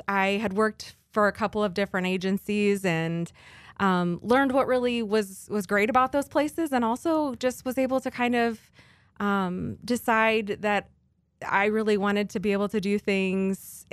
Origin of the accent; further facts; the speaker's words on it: Knoxville, United States; I grew up in Knoxville, yeah. So my roots are here.